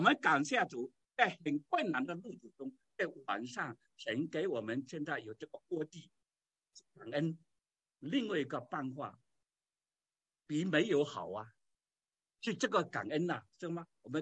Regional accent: China; 我们中国人说哈，见面三分情，又记得这句话。

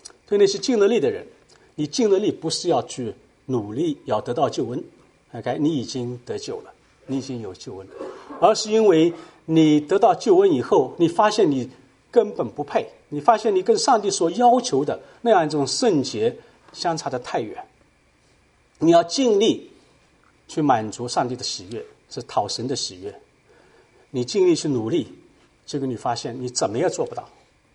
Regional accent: China; 这个观念对我们中国人来说是很难的，因为我们做父母的，我们的观念是说，我今天我努力，我吃苦，将来我的儿子可以享福

